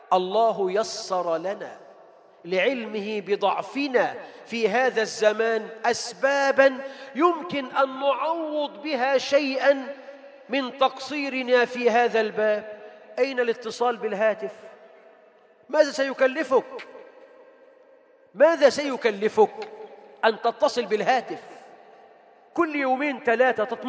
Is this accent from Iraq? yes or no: no; Egypt